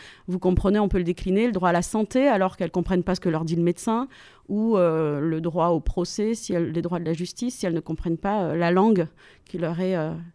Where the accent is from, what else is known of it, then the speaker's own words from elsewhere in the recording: Réunion, France; je suis réunionnaise et je parle moi-même une langue régionale, puisque je parle le créole réunionnais, qui est la langue régionale la plus parlée de France